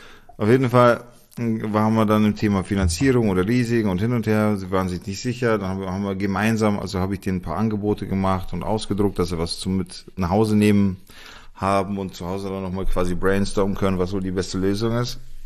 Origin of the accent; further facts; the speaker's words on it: Munich, Bavaria, Germany; Als Münchner kenne ich das natürlich.